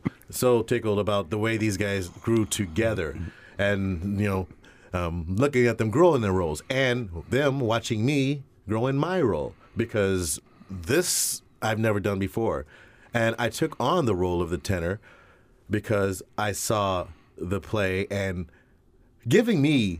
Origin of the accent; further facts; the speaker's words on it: Tennessee, United States; I'm from Tennessee, and I've been doing corn, and I got this nice little redneck.